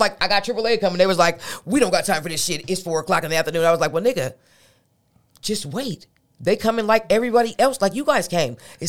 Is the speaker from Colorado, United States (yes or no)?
no; Seattle, Washington, United States; I grew up in West Seattle.